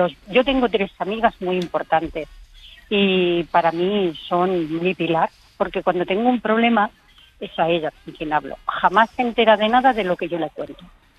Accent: Madrid, Community of Madrid, Spain; now in Salobreña, Spain; Es que soy madrileña.

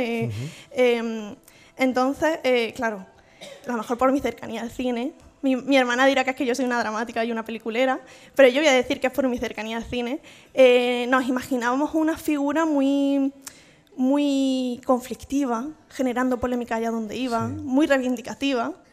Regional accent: Córdoba, Andalusia, Spain; yo soy de Córdoba

